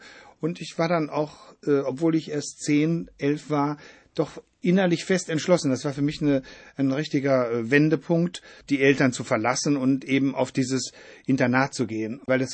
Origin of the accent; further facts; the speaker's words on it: North Rhine-Westphalia, Germany; Ich bin auf dem Bauernhof aufgewachsen